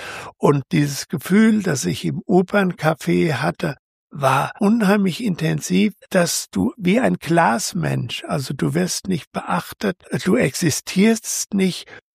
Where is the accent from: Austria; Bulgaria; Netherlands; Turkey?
Turkey; now in Germany; dass ich mit Schulklassen meine Erlebnisse als Türke im deutschen Alltag nachgespielt habe.